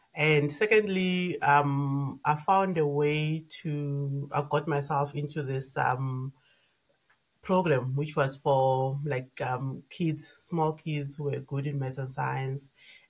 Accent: Pretoria, Gauteng, South Africa; So I'm a Pretoria girl, and those who come from Pretoria will understand the significance of being a Pretoria girl. I come from Atteridgeville, Paarlie, a typical, South African township.

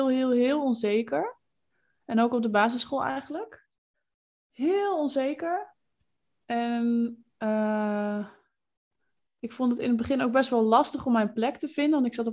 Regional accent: Groningen, Netherlands; Want ik kom uit Groningen en... uit een klein dorpje in de provincie.

